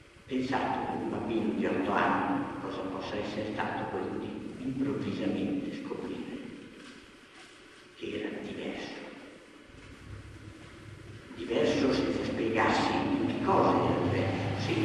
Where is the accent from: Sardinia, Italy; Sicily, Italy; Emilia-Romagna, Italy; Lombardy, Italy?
Emilia-Romagna, Italy; Ferrara; un bambino, figlio di una famiglia ebraica ferrarese, io sono di Ferrara, ferrarese da almeno 300 anni, perché un rabbino … nel 1600 era a Ferrara